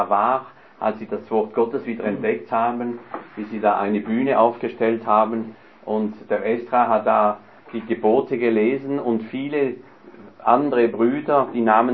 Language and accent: German; France; German is a second language; Ich als Franzose sehe das gar nicht so im Land.